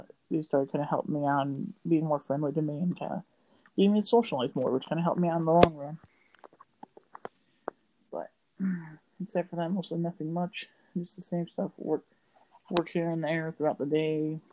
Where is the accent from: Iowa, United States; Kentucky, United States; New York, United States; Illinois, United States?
Illinois, United States; I was about to say my last name, but … I come from Illinois. Live next to St. Louis, I'll say, just to keep my, area kind of closed. But mostly I kind of grew up here and been raised here my entire life.